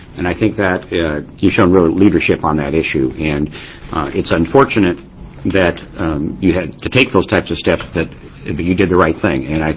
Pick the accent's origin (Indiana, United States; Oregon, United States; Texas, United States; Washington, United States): Oregon, United States; Gresham; it is a sad commentary to be in my hometown area of Gresham and feel I can't ride mass transit.